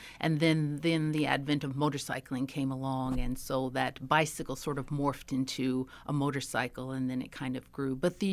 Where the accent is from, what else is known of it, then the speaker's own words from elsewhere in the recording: Evansville, Indiana, United States; Lived over just behind Washington Grade School. So I went to Washington Grade School, and then we moved over onto Baird Park. So then I was just a few blocks from Bossy High School at that point.